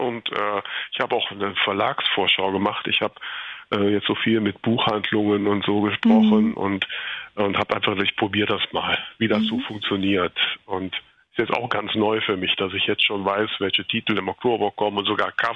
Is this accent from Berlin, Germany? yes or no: no; Grefrath, North Rhine-Westphalia, Germany; Es spielt in Grefrath, das ist mein Geburtsort, wo ich auch die ersten 30 Jahre meines Lebens verbracht habe.